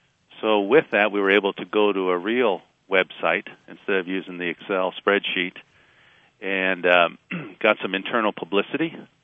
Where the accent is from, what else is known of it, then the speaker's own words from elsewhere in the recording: Philadelphia, Pennsylvania, United States; Yeah, I grew up in the Philadelphia area and did some biking back at that time.